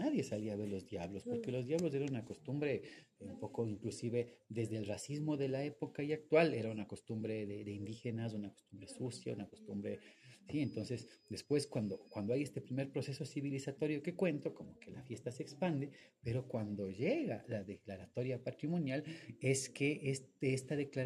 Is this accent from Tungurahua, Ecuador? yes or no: yes; Píllaro, Tungurahua, Ecuador; yo soy de Píllaro y la casa de mi abuela está ubicada en cerca de la Plaza 24 de Mayo